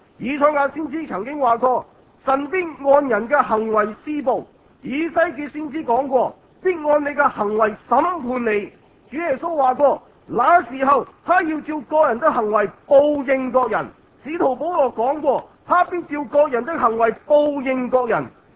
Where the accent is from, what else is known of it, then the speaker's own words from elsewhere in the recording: China; 犹太人的罪，用我们中国人的讲法，就是黄河水都洗不清